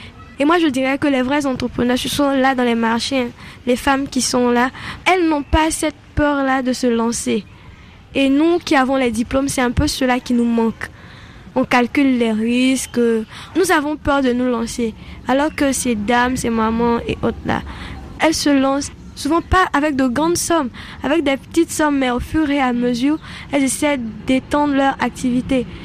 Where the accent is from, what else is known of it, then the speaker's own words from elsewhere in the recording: Côte d’Ivoire; now in Dakar, Senegal; étudiante en deuxième année de management à ISM Dakar. J'ai 19 ans et je suis ivoirienne.